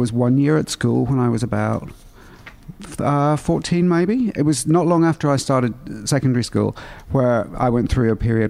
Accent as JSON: {"language": "English", "town": "Derry", "region": "Northern Ireland", "country": "United Kingdom", "tie": "born or raised there", "said": "I grew up in Northern Ireland, in Derry, and it's a fairly small city. And Northern Ireland back then was a really quite closed, quite religious community generally."}